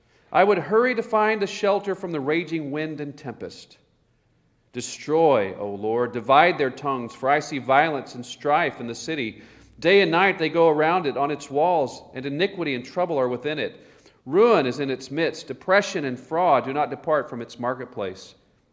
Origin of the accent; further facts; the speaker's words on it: Oklahoma, United States; You know, many of you know I grew up in Oklahoma, somewhat of a small town, mediocre size town, I suppose.